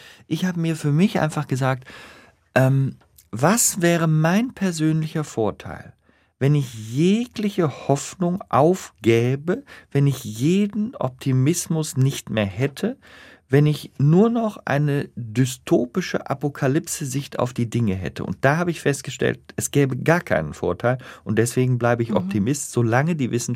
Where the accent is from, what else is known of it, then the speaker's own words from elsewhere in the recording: Rhineland, Germany; ich bin Rheinländer, wir Rheinländer haben so einen Satz drin